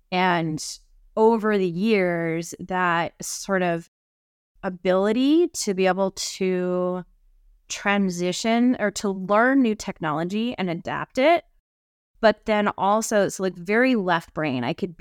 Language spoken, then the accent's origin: English; Idaho, United States; You know, I grew up here in Idaho in the mountains, and I am always out hiking or basically planting my butt somewhere in a river.